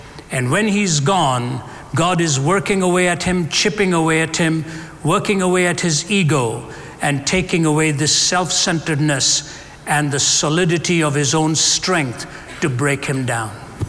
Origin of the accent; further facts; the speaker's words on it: Chennai, Tamil Nadu, India; Why does he take a meager little boy growing up in Chennai, India, and come into his life on a bed of suicide at the age of 17?